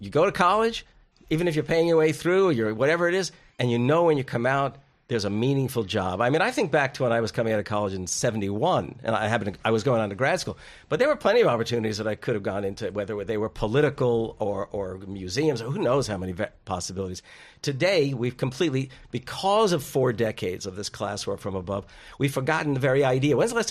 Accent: New York, United States; moved away as an adult; also born or lived in New Jersey; now in Wisconsin, United States; When I came to Wisconsin 42 years ago, I'm originally from New York, as I've said, well, New Jersey, New York.

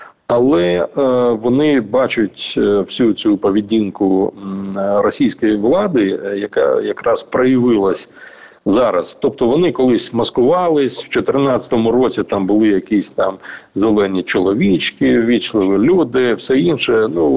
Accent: Crimea, Ukraine; я народився в Криму, і я кримчанин в 7-му поколінні

